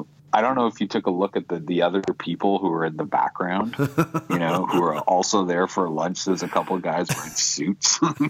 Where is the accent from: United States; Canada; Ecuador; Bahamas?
Canada; Toronto, Ontario; I grew up near the Danforth large Greek restaurants, and I've never been to one that has that.